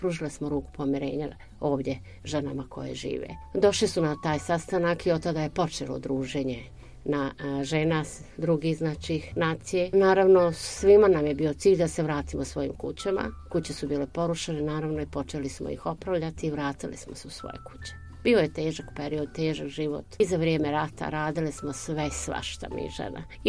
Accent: Brčko, Brčko District, Bosnia & Herzegovina; ja sam rođena u Brčkom još davne 51. godine i ovdje sam završila osnovnu školu Jelenka Vočkić, završila sam gimnaziju Vaso Pelagić.

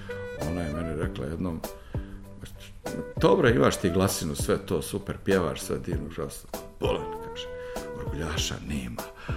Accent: Sarajevo, Federation of Bosnia and Herzegovina, Bosnia & Herzegovina; moved away as an adult; also born or lived in Kreševo / Italy; now in Norway; Ja sam rođen u Sarajevu i odrastao veći dio svog života, znači to je bila nekakva relacija Kreševo-Sarajevo, ili Kreševo su bili vikendi, a većinom, a u Sarajevu sam živio najveći dio svog života.

